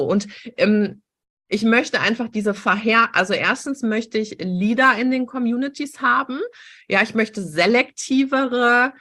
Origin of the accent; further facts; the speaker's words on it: Rhineland, Germany; Aus dem Rheinland. Also ich habe im Ruhrpott studiert, aber ich komme aus dem Rheinland, ja.